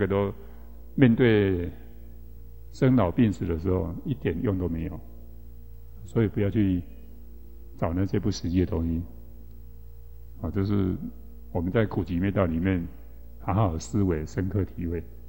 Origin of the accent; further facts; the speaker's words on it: Taiwan; accent: Taiwanese; 到最后老的时候，我们台湾话叫做老狗困